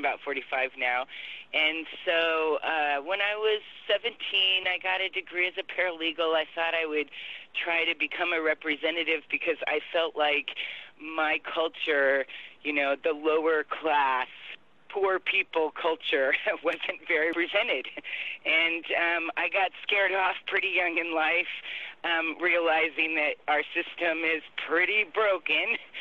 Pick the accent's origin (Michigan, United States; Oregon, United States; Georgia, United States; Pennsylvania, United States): Oregon, United States; Well, I was raised a kid in Oregon on the coast